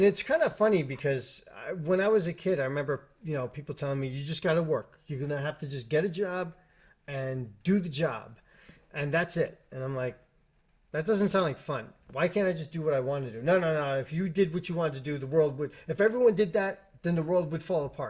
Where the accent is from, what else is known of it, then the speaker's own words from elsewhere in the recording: New York, United States; still consider myself a New Yorker. That's where I grew up. That's my home.